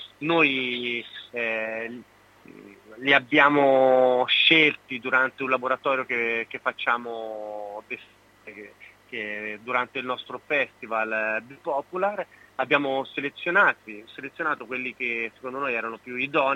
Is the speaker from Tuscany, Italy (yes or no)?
yes; Tuscany, Italy; Quindi un testo che fosse un omaggio anche alla mia terra, alla Toscana, e infatti poi l'ho riempita di richiami e di omaggi a quella che è la mia terra di origine.